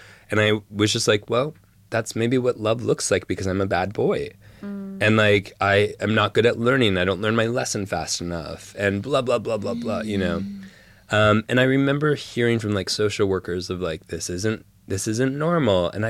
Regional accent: Minnesota, United States; also born or lived in California / New York; We lived, I was born in Minnesota. We moved to California. The economy crashed. We ran for our lives.

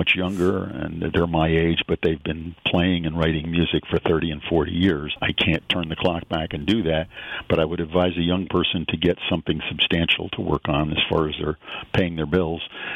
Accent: Fishkill, New York, United States; I'm a Dutchess County native. I was born in Beacon, lived in Fishkill, and I'm simply moving north, so now I'm in Poughkeepsie.

